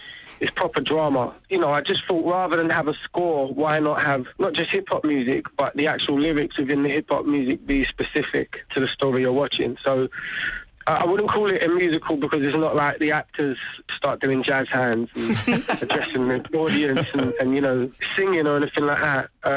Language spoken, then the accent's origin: English; London, United Kingdom; I mean, I'm from East London, and I got kicked out of school